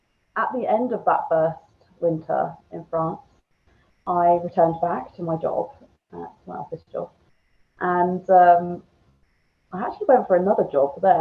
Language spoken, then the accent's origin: English; England, United Kingdom; now in Austria; I come from the UK. I come from England.